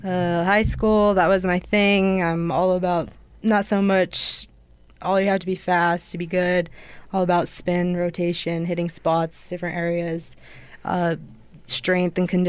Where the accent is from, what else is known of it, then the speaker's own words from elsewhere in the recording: Salt Lake City, Utah, United States; I mean, I grew up in Salt Lake City